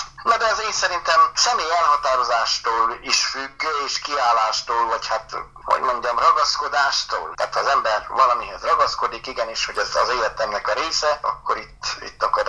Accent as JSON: {"language": "Hungarian", "town": "Uzhhorod", "region": "Zakarpattia Oblast", "country": "Ukraine", "tie": "born or raised there", "moved": "as an adult", "lives_now": "Hungary", "said": "Ungváron születtem, szürteközségben nőttem fel, nevelkedtem. A középiskolai tanulmányaimat is ott végeztem végig magyar nyelven, általános és középiskolát egyaránt."}